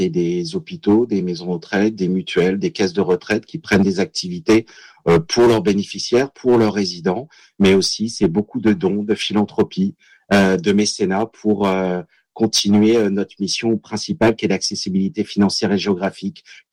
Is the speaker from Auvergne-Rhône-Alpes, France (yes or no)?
yes; Chambéry, Auvergne-Rhône-Alpes, France; born there; Vous êtes dans une incroyable région qui est aussi ma région de cœur et historique, parce que je suis né à Chambéry.